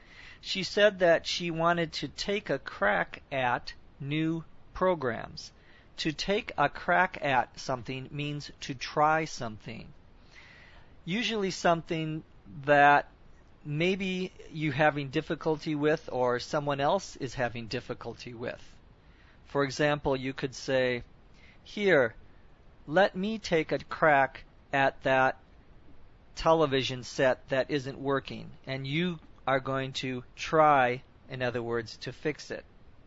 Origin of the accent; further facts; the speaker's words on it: Minnesota, United States; now in California, United States; I live in California, but in my heart of hearts, I still feel I am from Minnesota, meaning that is where my most strongest feelings rather lie.